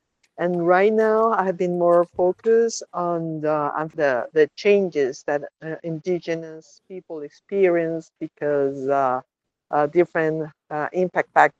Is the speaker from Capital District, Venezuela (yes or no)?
yes; Caracas, Capital District, Venezuela; English is a second language; I'm from Caracas, Venezuela. I'm an anthropologist